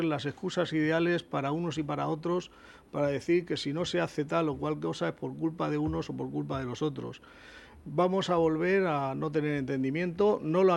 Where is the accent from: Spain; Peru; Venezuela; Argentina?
Spain; Region of Murcia; Como yo, como todos los murcianos, o como muchos murcianos, me siento decepcionado